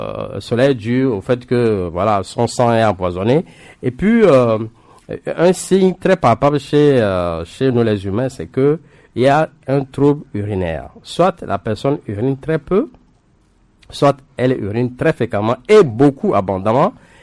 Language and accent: French; Togo; chez nous au Togo.